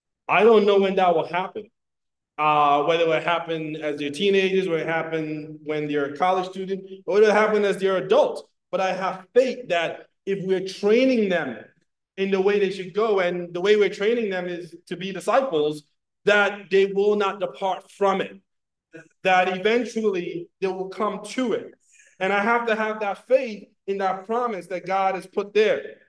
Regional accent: Nigeria; Now, I'm Nigerian, I have lots of uncles.

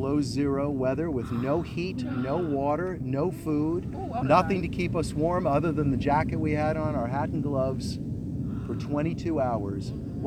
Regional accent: Montana, United States; You know, when I was in college in Montana, I'm from Montana, I'm from a ranch.

